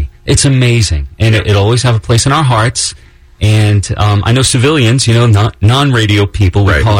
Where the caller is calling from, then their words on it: Melbourne, Florida, United States; I'm in sunny Melbourne, Florida.